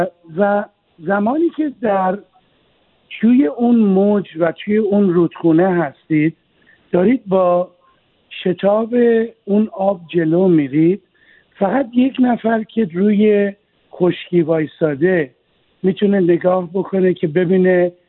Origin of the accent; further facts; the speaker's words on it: Iran; moved away as an adult; در سن 24 سالگی از ایران اومدم بیرون